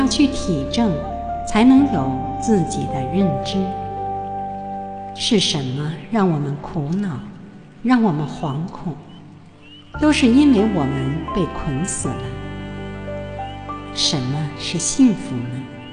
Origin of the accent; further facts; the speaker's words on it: Zhejiang, China; 我是男人，就有男人的眼光。我是浙江人，就有浙江人的思维。